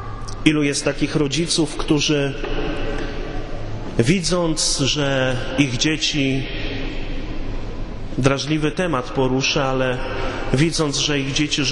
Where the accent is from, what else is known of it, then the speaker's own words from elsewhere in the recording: Koszalin, West Pomeranian Voivodeship, Poland; Papież był w Koszalinie, w moich rodzinnych stronach.